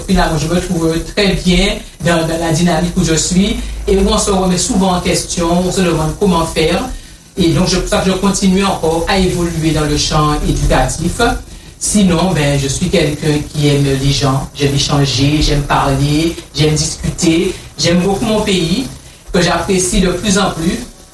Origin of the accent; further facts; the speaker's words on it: Pointe-à-Pitre, Guadeloupe; je suis pointoise, j'ai grandi à Pointe-à-Pitre, une ville que j'aime beaucoup.